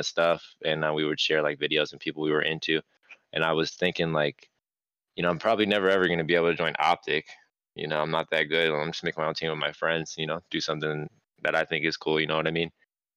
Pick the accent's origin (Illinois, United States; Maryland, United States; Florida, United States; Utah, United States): Florida, United States; I'm from Florida